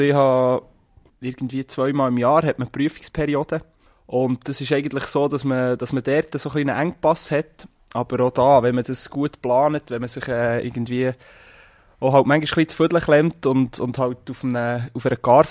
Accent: Steffisburg, Bern, Switzerland; Und ich bin in Steffisburg aufgewachsen und in Steffisburg kann man eigentlich erst ab der dritten Klasse Handball spielen

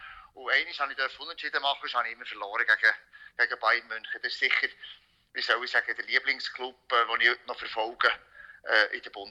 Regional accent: Bern, Switzerland; Im alten Wankdorf-Stadion, das hat natürlich als Berner sehr gefällt.

